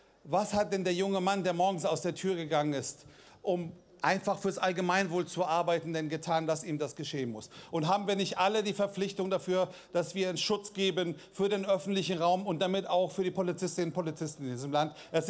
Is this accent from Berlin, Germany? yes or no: no; Frankfurt, Hesse, Germany; Ich traue mich jetzt nicht zu widersprechen als Frankfurter, aber lassen wir das.